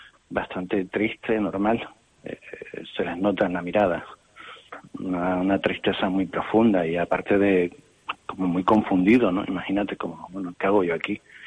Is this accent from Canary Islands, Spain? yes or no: yes; Canary Islands, Spain; Como ciudadano y como canario